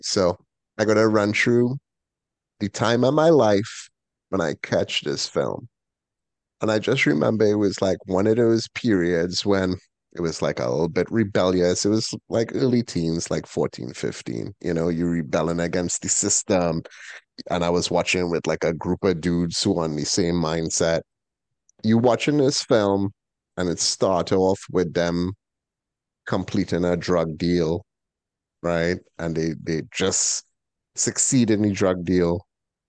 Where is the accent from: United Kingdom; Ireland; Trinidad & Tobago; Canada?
Trinidad & Tobago; now in United States; I given this perspective from a dude who born and raised in Trinidad, right? Who observe American culture from a third world country, right?